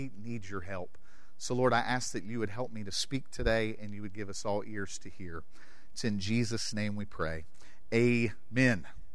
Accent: Appalachia, United States; we grew up in Appalachia, a great deal of us. Other parts of the world don't necessarily struggle, but we grew up in a traditional area that said, hey, no work on Sunday.

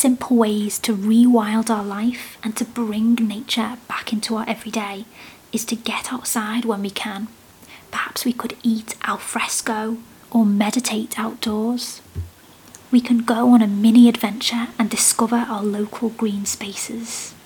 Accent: United Kingdom; As a Brit, I also understand the importance of weather as a topic of conversation.

